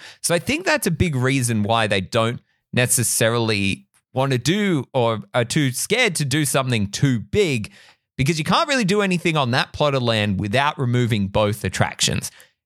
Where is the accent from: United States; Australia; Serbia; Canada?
Australia; I'm from Australia.